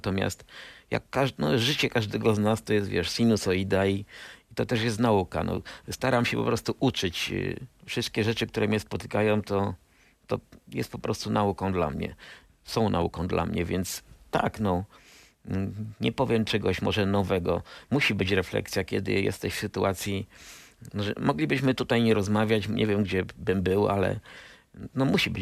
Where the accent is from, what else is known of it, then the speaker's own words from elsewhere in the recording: Częstochowa, Silesian Voivodeship, Poland; born there; urodziłem się w Częstochowie